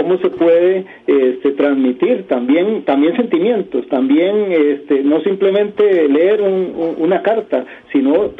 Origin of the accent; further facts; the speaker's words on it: Pérez Zeledón, San José, Costa Rica; como has dicho. Yo soy originario de Pérez Celedón.